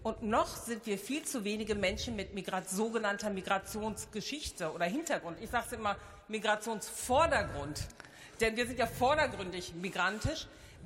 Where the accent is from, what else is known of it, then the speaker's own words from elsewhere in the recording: Paderborn, North Rhine-Westphalia, Germany; ich bin gebürtig aus Paderborn, bin eine waschechte Ostwestfälin